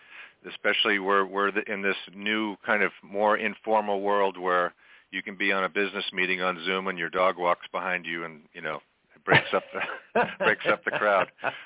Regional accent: Boynton Beach, Florida, United States; now in Avila Beach, United States; Then I grew up in South Florida in Boynton Beach and Delray Beach.

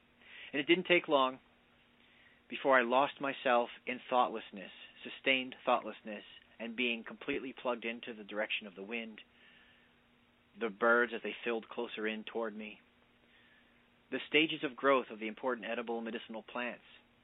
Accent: New Jersey, United States; When I was growing up in the Pine Barrens, there were cottontails everywhere

